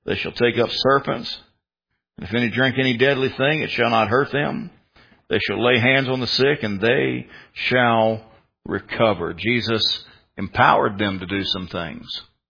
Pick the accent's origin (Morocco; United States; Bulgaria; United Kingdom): United States; Richmond, Virginia; Now, I come from the Richmond, Central Virginia area.